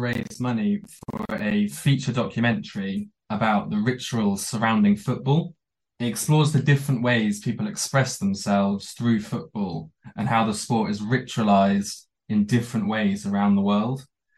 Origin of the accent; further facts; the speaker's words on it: South East England, United Kingdom; my passion for filmmaking actually began growing up in Buckinghamshire.